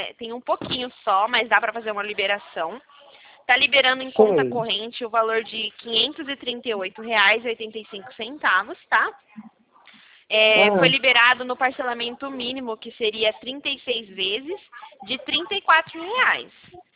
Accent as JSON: {"language": "Portuguese", "town": "Poços de Caldas", "region": "Minas Gerais", "country": "Brazil", "tie": "born there", "said": "Eu nasci em Poços de Caldas, aí lá é frio, hein?"}